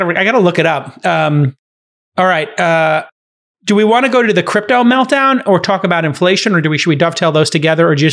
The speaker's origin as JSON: {"language": "English", "town": "Dublin", "region": "Leinster", "country": "Ireland", "said": "It was not made in Dublin. No offense to, my home country."}